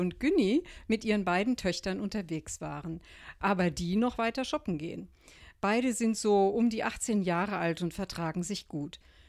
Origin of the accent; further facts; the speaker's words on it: Rhineland, Germany; Also ich bin auch keine Berlinerin. Ich bin aus dem Rheinland.